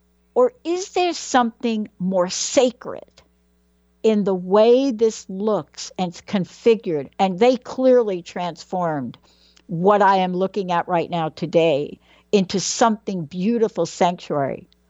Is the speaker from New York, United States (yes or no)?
yes; New York City, New York, United States; born there; So look, I was born in the Bronx, right? Everything is cement.